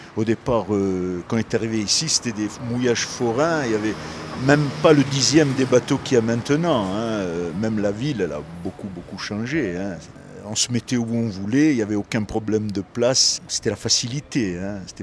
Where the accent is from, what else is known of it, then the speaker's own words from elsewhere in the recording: La Galite, Bizerte, Tunisia; moved away; si on est originaire de Tunisie, on était sur une île à la Galite